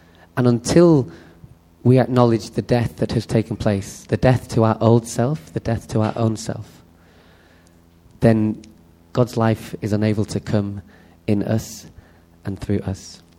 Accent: North West England, United Kingdom; We grew up near Manchester, my brother and I.

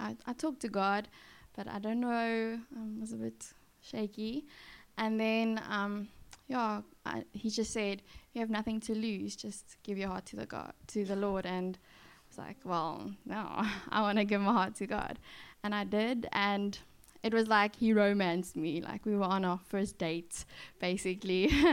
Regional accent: South Africa; I'm from South Africa, as you already know. And basically, my mom's Chinese and my dad's Afrikaans

